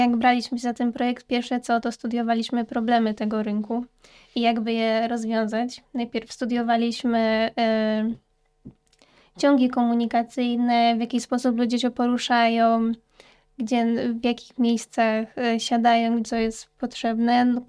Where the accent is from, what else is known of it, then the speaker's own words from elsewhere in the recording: Ruda Śląska, Silesian Voivodeship, Poland; Od dziecka mieszkamy i pracujemy w Rudzie Śląskiej.